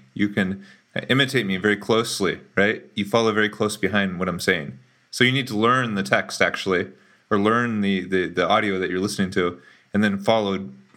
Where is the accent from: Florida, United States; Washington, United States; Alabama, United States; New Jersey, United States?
Washington, United States; moved away as an adult; but I'm from Washington State, and I moved there when I was around 20 years old, and I went to school there